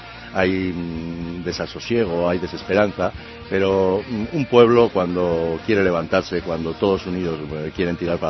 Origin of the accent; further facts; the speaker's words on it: Basque Country, Spain; now in Madrid, Spain; que fuimos amigos desde los 7-8 años hasta que ya me vine a Madrid y no obstante cuando vuelvo a mi tierra, al País Vasco